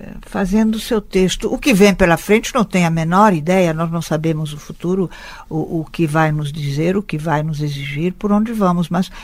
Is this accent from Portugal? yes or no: no; Italy; porque eu, sendo italiana, nasci na África.